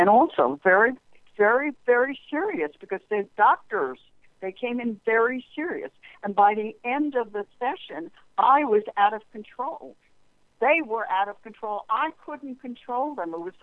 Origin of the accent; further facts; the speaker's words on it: Brooklyn, New York, United States; accent: Brooklyn; And she just doesn't get me, and it could be because of my Brooklyn accent.